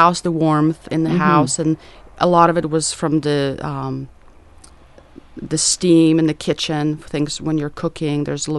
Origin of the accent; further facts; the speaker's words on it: Tarnobrzeg, Subcarpathian Voivodeship, Poland; English is a second language; I grew up in Poland, and it was a little bit different because I was born in 73, and in a small town called Tarnobrzeg